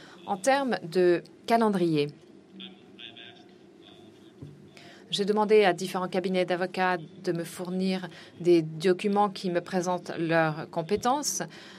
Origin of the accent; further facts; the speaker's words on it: Nigeria; je viens du Nigeria